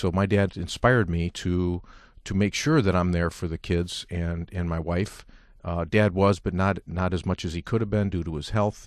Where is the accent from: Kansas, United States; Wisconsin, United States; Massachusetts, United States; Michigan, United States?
Michigan, United States; Lansing; I'm from Lansing, Michigan, as you mentioned, and I'm an only child.